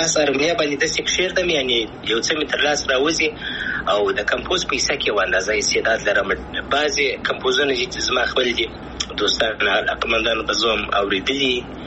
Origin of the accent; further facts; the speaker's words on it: Afghanistan; افغانستان خو زما دی زه افغان یم ان شاء الله بیا به افغانستان ته ولاړ سم ان شاء الله